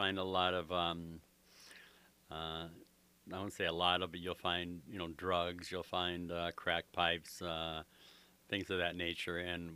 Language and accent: English; Hammond, Indiana, United States; Well, and I was born and raised in Hammond, and I'm going to stay in Hammond.